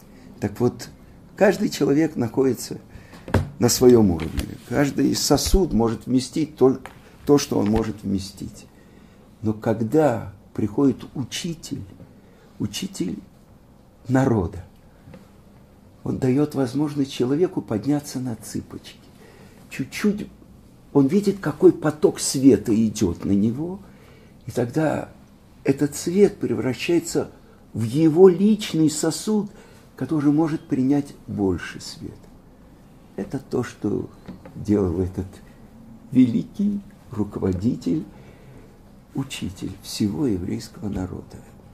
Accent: Russia; Ну, я из России

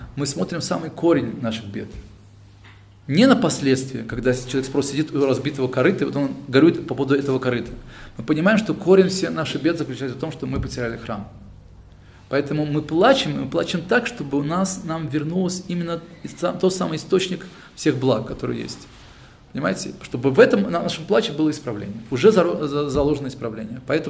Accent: Tashkent, Uzbekistan; Я из Ташкента, там 40 градусов.

